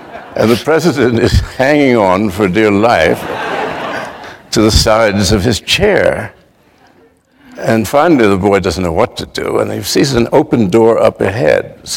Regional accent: Washington, District of Columbia, United States; I was brought up in Washington, D.C. in the 40s

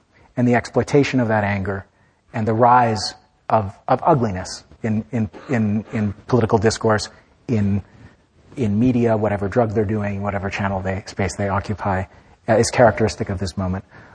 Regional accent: Canada; which as a Canadian who was covering the elections at the time, I felt a great kinship.

